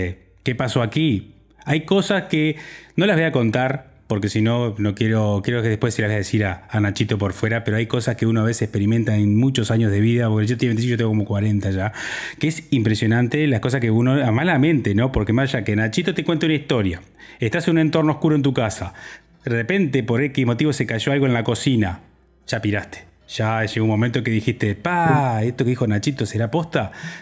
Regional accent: Uruguay; como todo uruguayo, a veces no nos podemos dormir

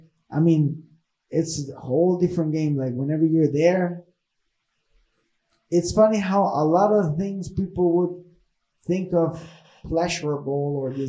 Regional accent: Honduras; But I also, being born and raised in Honduras, we were talking about this with my cousin.

